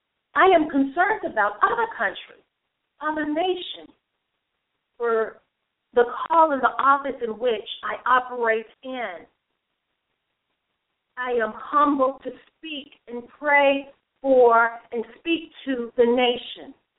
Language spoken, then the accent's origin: English; United States; I love being an American.